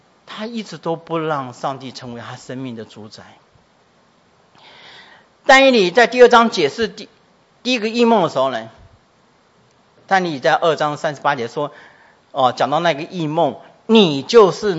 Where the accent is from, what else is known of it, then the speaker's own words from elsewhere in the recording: Taiwan; 我是一个生长出生在那个家庭，一个台湾家庭，一个传统信仰的家庭。